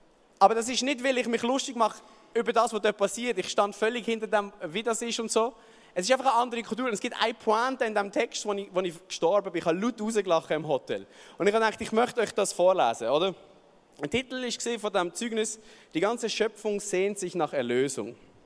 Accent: Basel, Basel-Stadt, Switzerland; Und wir als Basler, als linke Basler, denken, das Schweinle wird wieder zum Haustierle, oder?

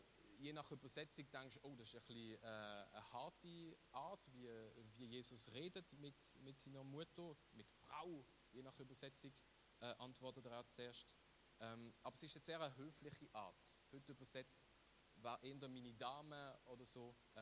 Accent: Valais, Switzerland; Das ist bei mir ganz schlimm, ich bin Walliser.

